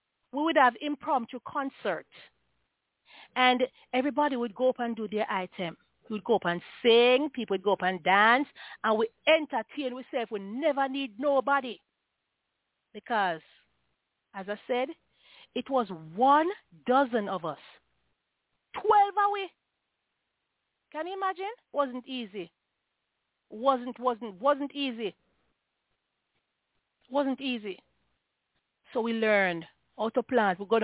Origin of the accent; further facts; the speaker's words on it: Jamaica; Because if I had somebody back then to give me something when I was growing up in Jamaica, I'm poor.